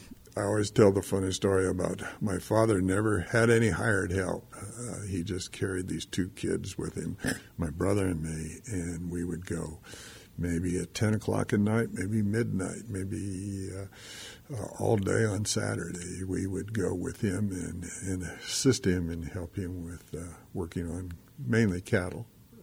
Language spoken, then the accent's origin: English; Cheyenne, Wyoming, United States; I'm from Saratoga, Wyoming. Originally, I'm from Cheyenne. We grew up there. My wife and I grew up there in Cheyenne. She was a ranch girl. I was the son of the large animal veterinarian in Laramie County.